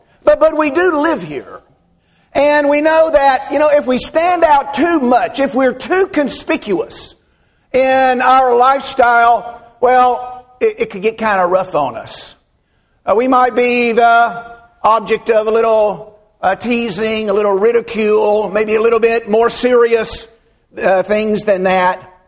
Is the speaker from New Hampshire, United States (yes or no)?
no; Birmingham, Alabama, United States; also born or lived in Florence, United States; I was born in Florence and in 1957. It's been that long ago. Well, the next year, we moved to Birmingham, and Daddy started preaching at Pleasant Grove, just right over here in the Birmingham area.